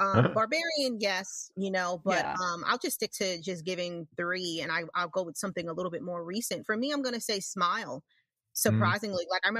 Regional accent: New York, United States; because, you know, I'm from New York, I'm from, even though, you know, New York is considered where I live upstate, but it's not, it's like right there.

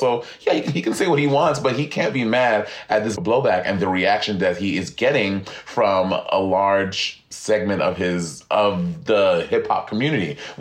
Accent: St. Lucia; growing up I grew up in St. Lucia

